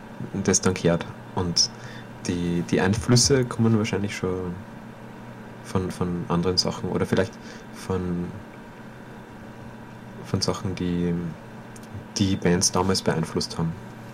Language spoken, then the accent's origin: German; St. Martin bei Traun, Upper Austria, Austria; ursprünglich komme ich aus St. Martin bei Traun und bin quasi fast so, also 50 Meter von der Linzer Stadtgrenze außerhalb aufgewachsen, aber so immer im Randbereich zwischen urban und suburban, so Einfamilienhäuser neben große Baufirmen stehen.